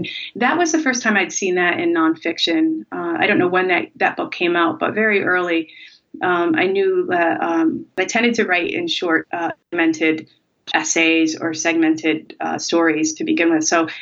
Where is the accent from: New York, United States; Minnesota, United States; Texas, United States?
New York, United States; Rochester; but he writes about my hometown, Rochester, New York.